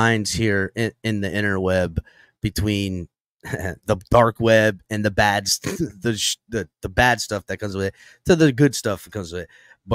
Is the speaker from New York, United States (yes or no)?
no; Florida, United States; I'm from South Florida. I ain't scared of hurricanes.